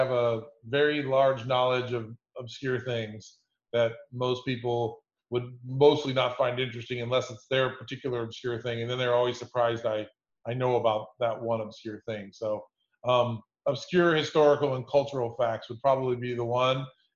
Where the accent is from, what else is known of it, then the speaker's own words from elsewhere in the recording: Kansas, United States; also born or lived in Philadelphia / New York / Los Angeles; I'm from Kansas. This is my lovely Kansas City background. I'm very proud of it. But I've lived in the Philadelphia area, the New York area, Los Angeles